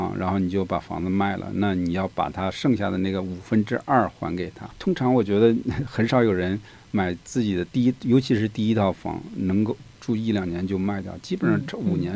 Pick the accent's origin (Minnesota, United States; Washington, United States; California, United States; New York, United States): California, United States; 我们加州人是蛮有钱的哈